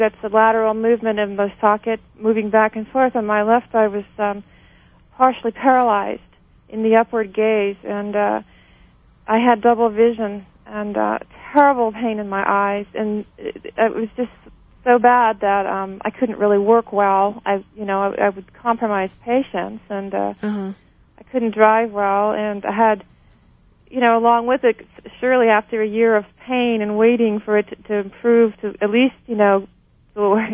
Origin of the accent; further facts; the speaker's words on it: California, United States; I'm from California, and I'm a registered nurse.